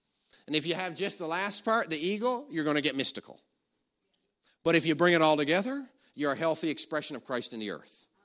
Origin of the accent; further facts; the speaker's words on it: Newfoundland and Labrador, Canada; Where I grew up in Newfoundland for years, you could probably go away on vacation, leave the car doors, everything unlocked.